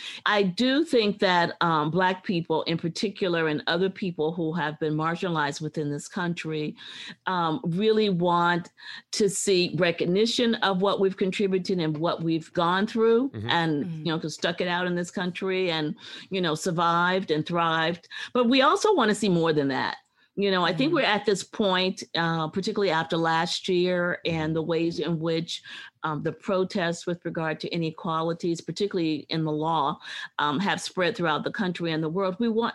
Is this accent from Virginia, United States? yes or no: yes; Virginia, United States; I grew up in Virginia, and as far as Virginians are concerned, there is no history except for Virginia history.